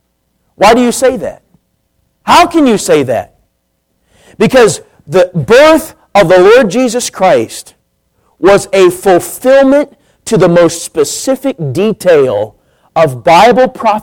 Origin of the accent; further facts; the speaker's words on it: the North, United States; And you know, when I grew up in the North, and if you said amen in the church I grew up in, everybody in the church would turn and look at you at the same time.